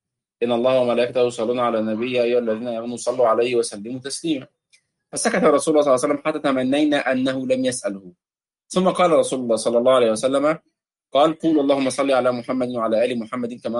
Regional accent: Egypt; عندنا في مصر كما كنا نتعلمها في المدارس الابتدائية ونحن صغار

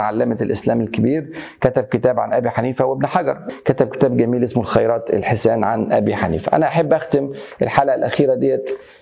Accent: Egypt; كان عندنا في مصر هنا الملكية والشافعية هم أكتر حاجة

